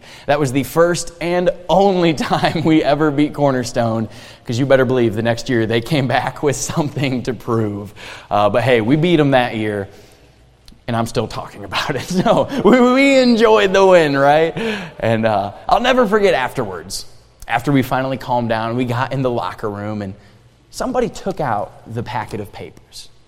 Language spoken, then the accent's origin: English; Cleveland, Ohio, United States; Originally, I'm from Cleveland, Ohio.